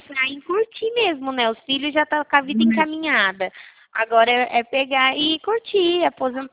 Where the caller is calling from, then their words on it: Sumaré, São Paulo, Brazil; Eu falo aqui de Sumaré.